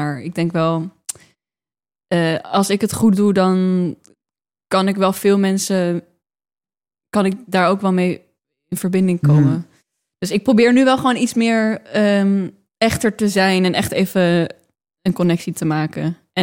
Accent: Aerdenhout, North Holland, Netherlands; En toen zei ik iets over dat ik uit Aardehout ben opgegroeid en zo.

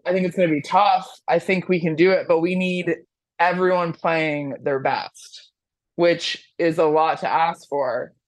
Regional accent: Miami, Florida, United States; I'm from Miami.

